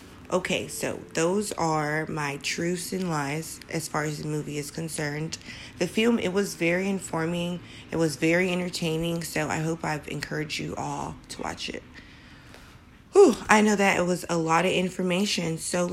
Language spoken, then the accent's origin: English; Oakland, California, United States; I do want to point out that although I'm from Oakland